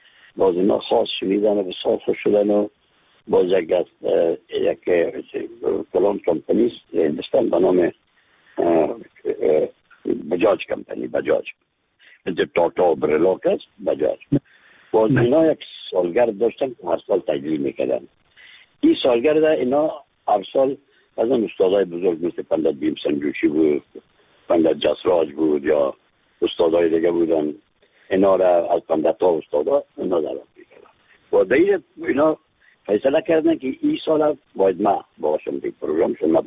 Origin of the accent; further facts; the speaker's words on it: Afghanistan; از افغانستان هستیم